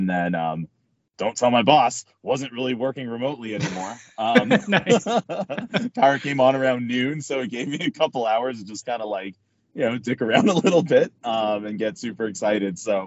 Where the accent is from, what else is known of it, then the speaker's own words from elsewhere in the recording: United States; stoked. I'm super excited, and set, you know, the obvious bias aside, you know, being Japanese, me being Japanese American, being super excited for this.